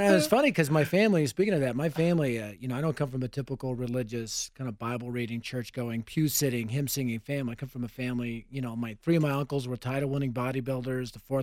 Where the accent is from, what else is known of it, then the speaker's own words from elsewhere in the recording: Denver, Colorado, United States; You know, I'm a Denver boy, born and raised in Denver, North Denver.